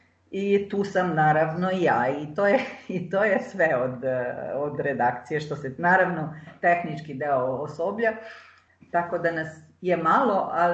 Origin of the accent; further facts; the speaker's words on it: Romania; Mi smo Srbi u Rumuniji koncentrisani u 3 županije, odnosno Arad, Timiš, Karaštevarin i nešto malo u Mehedincu.